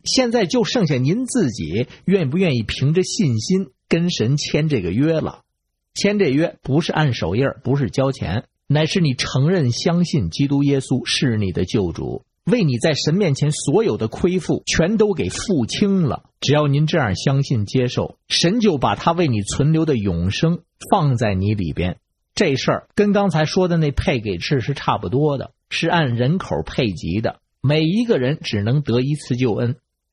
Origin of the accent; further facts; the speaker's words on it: Beijing, China; 我是北京的